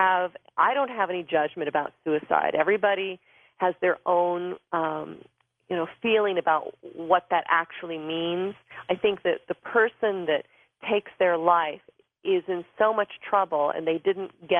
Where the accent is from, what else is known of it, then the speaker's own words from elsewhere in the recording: Bedford, Pennsylvania, United States; I was from Bedford.